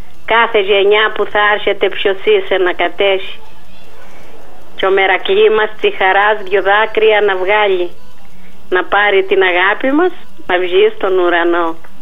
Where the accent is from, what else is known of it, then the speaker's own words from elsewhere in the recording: Sachtouria, Crete, Greece; Ήταν κι εγώ μεραθεμιώτησα, εμείνα στο Κοντοχωριανή. Εγώ είμαι από τα Σαχτούρια.